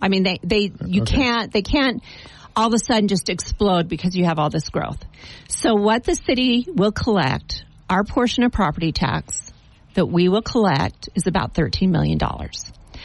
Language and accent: English; Las Vegas, Nevada, United States; born there; I don't want to send one drop of water to Las Vegas. Hmm. I was born there, but I don't want to give them a drop of water.